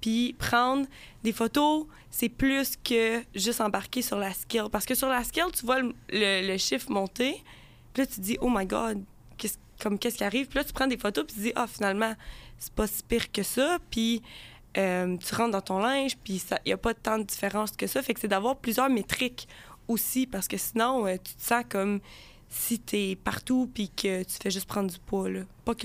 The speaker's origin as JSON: {"language": "French", "town": "Gatineau", "region": "Quebec", "country": "Canada", "said": "Moi, je viens de Gatineau, fait qu'on est arrivé de Gatineau en retard."}